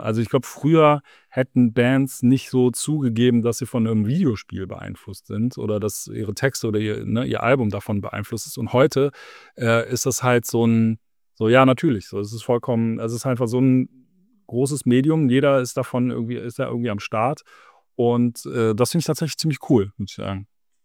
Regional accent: Bonn, North Rhine-Westphalia, Germany; ich komme ja hier aus dem Bonner Raum irgendwie, wo ja ne, ehemalige Hauptstadt, zu meiner Schulzeit war es halt noch zum Teil Hauptstadt.

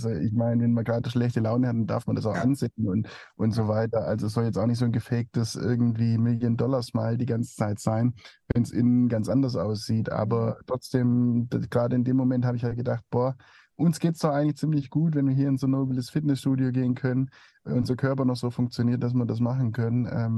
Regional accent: Baden-Württemberg, Germany; Also ich komme aus der Region Stuttgart, habe in Tübingen studiert.

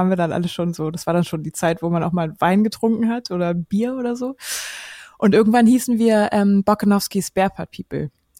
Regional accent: Hamburg, Germany; wir kommen ja alle aus Hamburg

